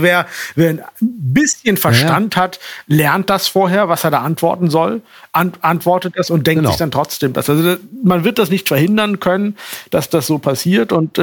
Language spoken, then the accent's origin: German; Germany; Und man kann auch viel kritischer sein, als wir als Deutsche es sind.